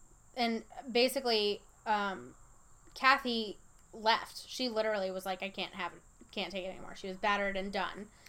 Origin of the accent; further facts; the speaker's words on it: the South, United States; my aunt, I guess maybe because we're from the South, and it's very